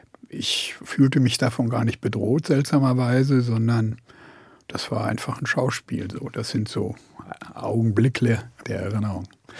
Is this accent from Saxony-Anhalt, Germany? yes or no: yes; Schkopau, Saxony-Anhalt, Germany; Das war ein bürgerliches Elternhaus. Mein Vater war in Schkopau, das ist bei Halle, Chemiker. Und wir haben in einer Werksiedlung gewohnt